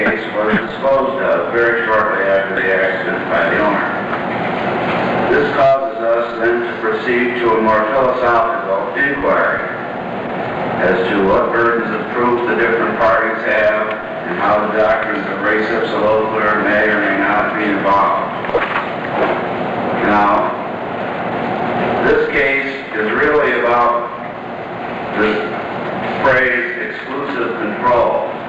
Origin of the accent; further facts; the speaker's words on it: Toledo, Ohio, United States; May it please the court … from Toledo, Ohio, representing the appellant James Caldwell.